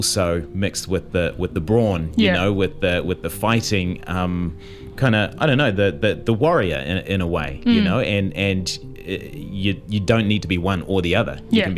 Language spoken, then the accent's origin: English; Manurewa, Auckland, New Zealand; I'm not Tongan myself, but I grew up in Manurewa, went to James Cook High School. So a really, really diverse population, a lot of Māori Pacific Islanders in the community.